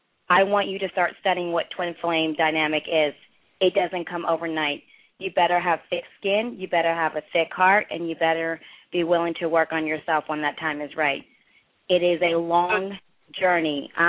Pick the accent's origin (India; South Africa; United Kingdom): India; I'm from India